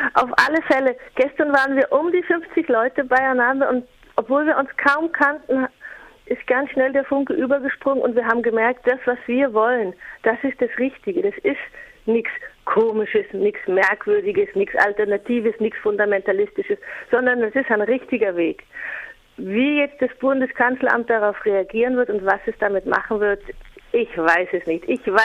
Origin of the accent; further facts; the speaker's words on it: Germany; now in Austria; Weil ich selber Deutsche bin, die vor 4 Jahren nach Österreich gegangen ist